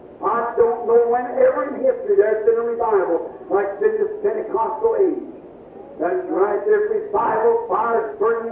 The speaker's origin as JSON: {"language": "English", "region": "Kentucky", "country": "United States", "tie": "born or raised there", "said": "I was raised in Kentucky in a little old clapboard shingle house"}